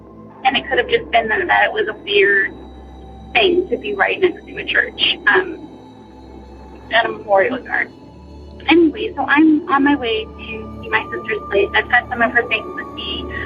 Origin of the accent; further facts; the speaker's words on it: South Carolina, United States; I am from South Carolina.